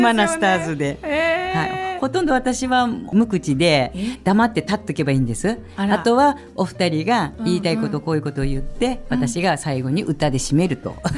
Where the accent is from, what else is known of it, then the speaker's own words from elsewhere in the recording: Hachinohe, Aomori, Japan; 八戸から来ましたって言ったら、八戸ってどこですかって言われて、青森県ですって言って